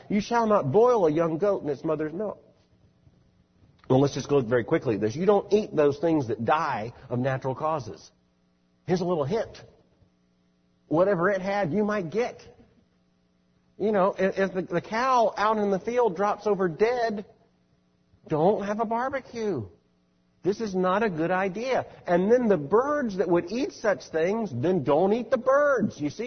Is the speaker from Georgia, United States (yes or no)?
no; Florida, United States; growing up in Florida, you know, with no hills, just a flat expanse